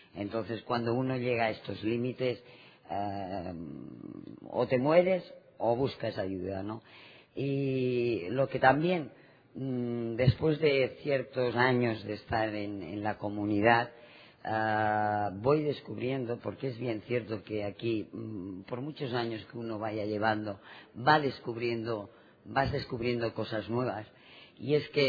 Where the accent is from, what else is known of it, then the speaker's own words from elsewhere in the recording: Spain; soy alcohólica. Y vengo de España.